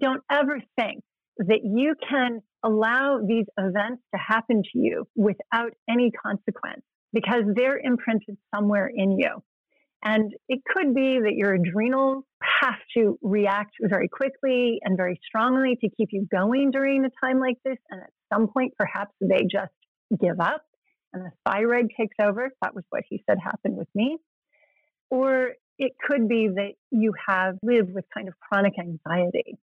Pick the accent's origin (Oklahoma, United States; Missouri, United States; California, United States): California, United States; I grew up in California and an only child.